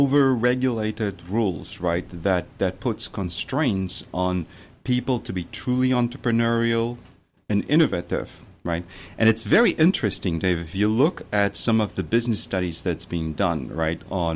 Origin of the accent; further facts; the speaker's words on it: South Africa; Because I'm from South Africa, and then it was legal to work at one.